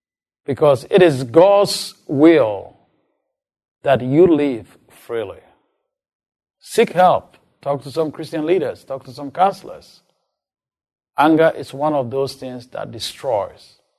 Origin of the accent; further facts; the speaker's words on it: Ghana; English is a second language; In my home country, Ghana, we have a particular tribe in the northern Ghana, the Kokombas.